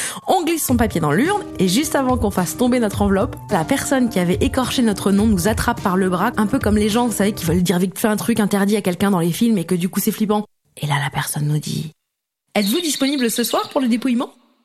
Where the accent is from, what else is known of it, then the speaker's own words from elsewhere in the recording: France; je m'y connais en matière de président nul puisque je suis française.